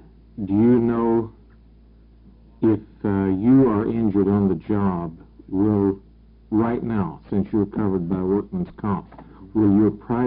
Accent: Springfield, Oregon, United States; from Springfield, Oregon.

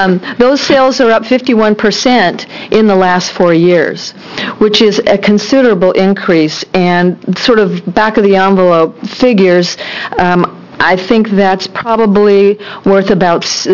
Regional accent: Portland, Oregon, United States; I'm from Portland. I live in the city. I'm not a farmer.

